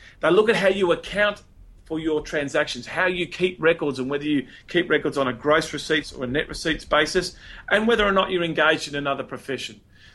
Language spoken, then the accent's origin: English; Melbourne, Victoria, Australia; Now, I'm from Melbourne